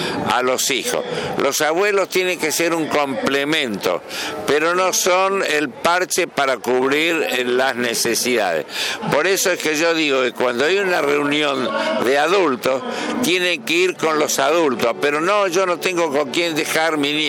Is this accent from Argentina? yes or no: yes; Misiones, Argentina; born there; moved away; Yo nací en Misiones. Mi padre fue el primer veterinario en la provincia y ejerció desde el año 22 al 38 que nos fuimos.